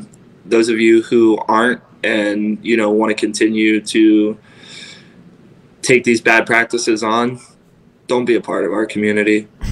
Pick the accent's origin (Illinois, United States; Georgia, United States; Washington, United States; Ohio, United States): Ohio, United States; Cincinnati; now in Phoenix, United States; You know, I'm from Cincinnati, Ohio. My biological family is 2,000 miles away. Mm-hmm. But I have a family here in Phoenix, Arizona